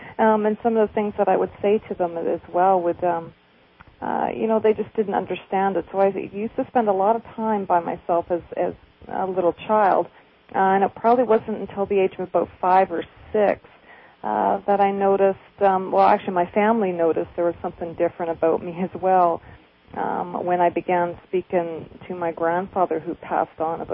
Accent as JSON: {"language": "English", "region": "Saskatchewan", "country": "Canada", "tie": "born or raised there", "said": "my hometown anyway of Saskatchewan, Canada."}